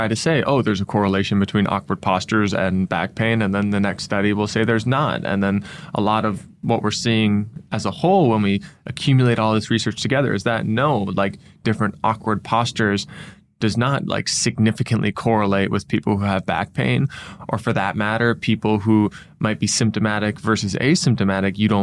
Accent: Minnesota, United States; accent: Minnesotan; You betcha, to use my Minnesotan accent.

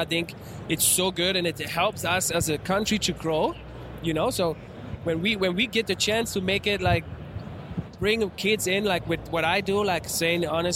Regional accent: Frankfurt, Hesse, Germany; Yeah, I grew up in Frankfurt. And I grew up kind of, you can say, the ghetto in Germany.

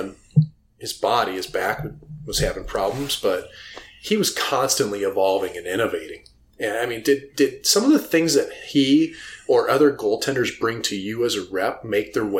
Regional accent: St. Louis, Missouri, United States; I grew up in St. Louis.

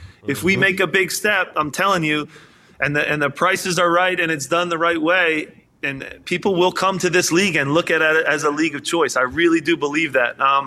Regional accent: Philadelphia, Pennsylvania, United States; when I say growing up in Philly, that I never thought I'd see it in my lifetime, ever. Like, it's a football, basketball town.

